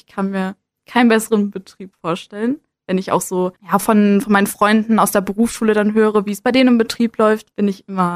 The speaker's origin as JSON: {"language": "German", "region": "Brandenburg", "country": "Germany", "said": "Ich komme tatsächlich auch nicht aus Berlin, ich komme eigentlich auch aus Brandenburg."}